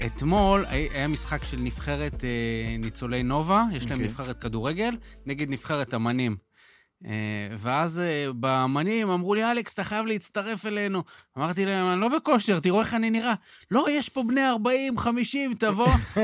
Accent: Kiryat Ata, Haifa District, Israel; אני מקריית אתא במקור, גדלתי שם.

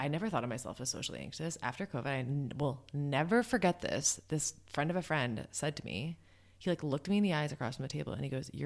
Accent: United States; That is something about being American.

